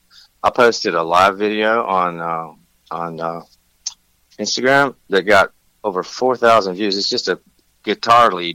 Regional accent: Tennessee, United States; Man, I'm an East Coast guy, man. You know, I'm from Tennessee.

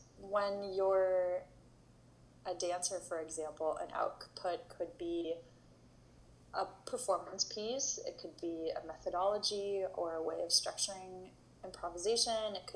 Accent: Berkeley, California, United States; I grew up in Berkeley, California.

